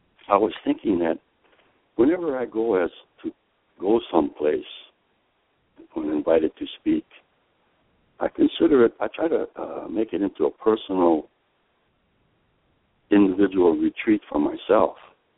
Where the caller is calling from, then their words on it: Sacramento, California, United States; Well, this morning I'm calling from Sacramento.